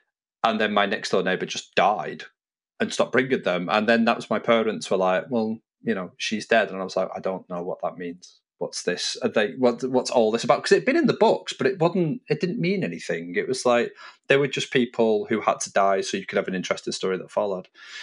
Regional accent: United Kingdom; I am British, as we've already covered.

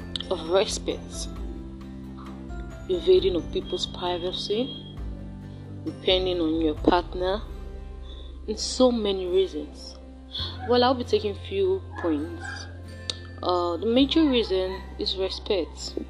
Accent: Benin City, Edo, Nigeria; Okay, I'm a Benin girl. I'm from Nigeria, and my native name is

